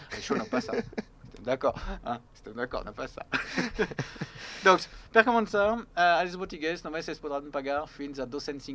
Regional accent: France; I com a francès, evidentment, trobo que és normal

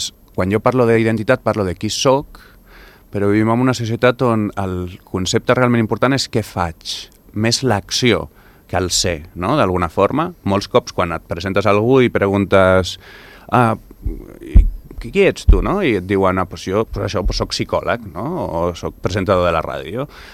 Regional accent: Andorra; sóc psicòleg, sóc andorrà

